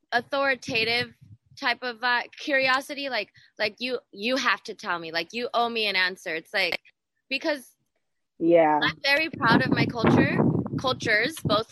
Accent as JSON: {"language": "English", "country": "United States", "said": "But where in the United uh-huh. States? I'm American."}